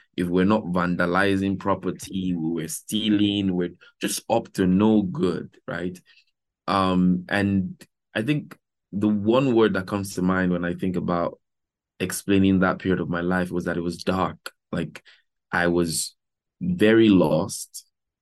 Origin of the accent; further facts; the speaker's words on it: Calabar, Cross River, Nigeria; I grew up in Calabar, Nigeria with both of my parents.